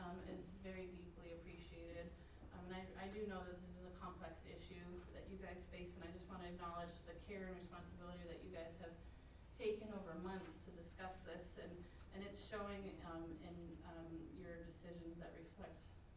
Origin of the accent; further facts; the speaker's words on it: Rock Hill, South Carolina, United States; from Rock Hill.